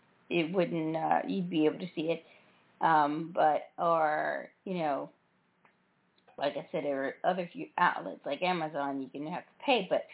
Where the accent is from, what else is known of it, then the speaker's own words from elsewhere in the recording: Memphis, Tennessee, United States; I'm from the South, as you all know, from Memphis, Tennessee, so I know about Sunday mornings and what kind of fashion show that is.